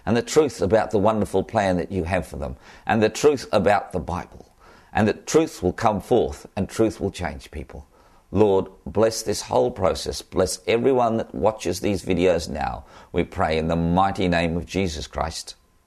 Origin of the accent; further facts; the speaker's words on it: Australia; accent: Australian; And as you can tell from my accent, I'm an Australian.